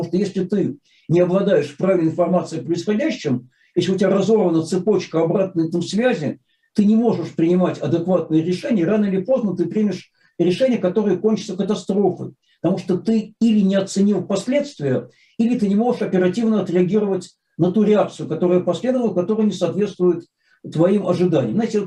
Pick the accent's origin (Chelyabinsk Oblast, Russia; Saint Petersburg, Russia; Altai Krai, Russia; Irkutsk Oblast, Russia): Saint Petersburg, Russia; Как истинный ленинградец, я болел за Людмилу Белоусову и Олега Протопопова.